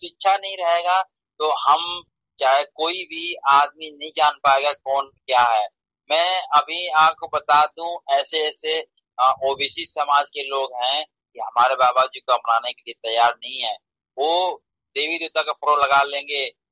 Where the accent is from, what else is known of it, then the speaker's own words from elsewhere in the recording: Hardaspur Khurd, Uttar Pradesh, India; मैं हरदासपुर खुर्द का रहने वाला हूँ, गाजीपुर जिला का।